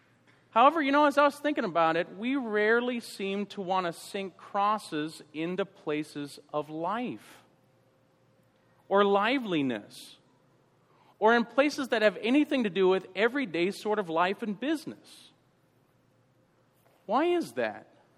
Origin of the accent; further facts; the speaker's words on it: St. Louis, Missouri, United States; I came from St. Louis, Jefferson Barracks is this way.